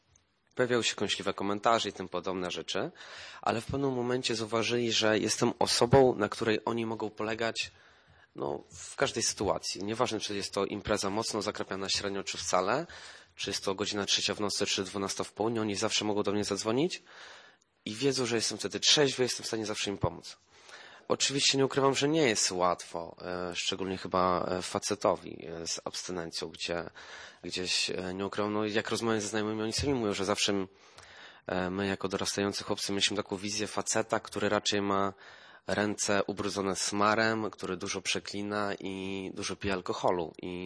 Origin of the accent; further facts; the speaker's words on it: Ostrołęka, Masovian Voivodeship, Poland; mam 22 lata, pochodzę ze Ostrołęki.